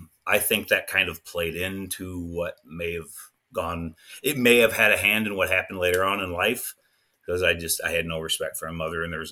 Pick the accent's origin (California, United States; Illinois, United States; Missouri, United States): Illinois, United States; Rockford; I grew up in a city called Rockford, Illinois, just outside of Chicago. Born and raised, lived there, I'd say 90% of my life, except for my stint in the military.